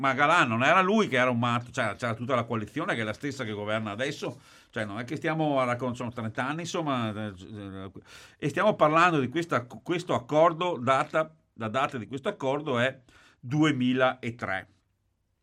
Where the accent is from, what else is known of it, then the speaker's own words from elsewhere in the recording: Veneto, Italy; Noi come Veneto il meccanismo è quello di non essere riusciti a gestire questa urbanistica.